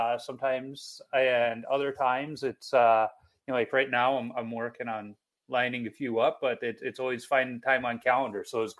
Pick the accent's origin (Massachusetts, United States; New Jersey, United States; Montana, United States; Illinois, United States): Illinois, United States; Chicago; now in Minnesota, United States; I grew up in Chicago, I now live in Minnesota